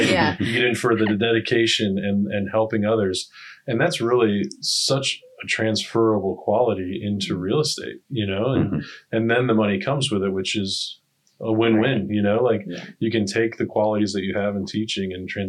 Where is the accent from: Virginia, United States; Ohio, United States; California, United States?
Ohio, United States; Cleveland; Cleveland.